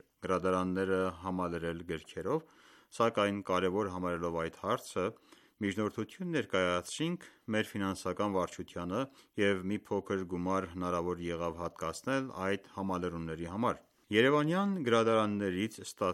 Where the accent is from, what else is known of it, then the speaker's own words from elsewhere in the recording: Buenos Aires Province, Argentina; moved away as an adult; also born or lived in France; now in United States; Ես նախ եւ առաջ ծագումով հայ եմ, ապա ֆրանսիացի եմ, ըստ ծննդավայրի եւ արգենտինացի իմ անձի ձևորման առումով, քանի որ պատանեկությունս անցել է Բուենոս Այրեսի արվարձանում։ Դրանից հետո միայն 22 տարեկանից ապրել է Միացյալ Նահանգներում։